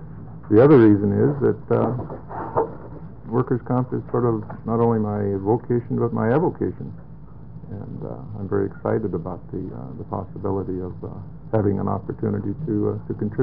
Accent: Eugene, Oregon, United States; I grew up in Eugene and graduated from the University of Oregon.

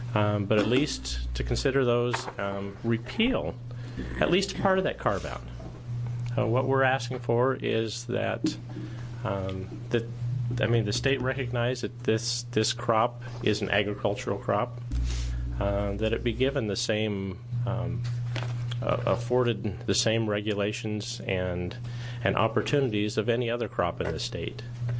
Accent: Oregon, United States; I'm from Deschutes County, here representing Deschutes County Farm Bureau

